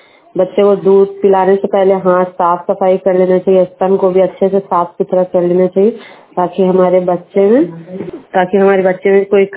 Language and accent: Hindi; Bagodar, Jharkhand, India; मैं मस्जिद रोड बगोदर से हूँ।